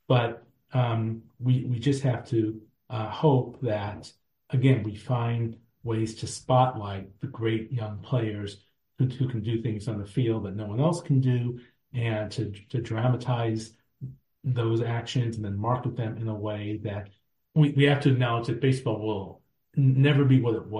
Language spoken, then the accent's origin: English; St. Louis, Missouri, United States; Well, there are great baseball cities around the country. I'm from St. Louis.